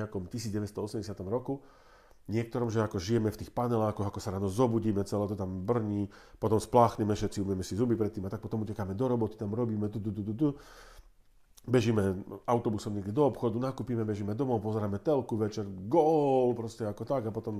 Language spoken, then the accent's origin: Slovak; Bratislava, Bratislava Region, Slovakia; Aj keď teda pochádzam zo sídliska v Bratislave, kde som sa narodil relatívne v hlbokom socializme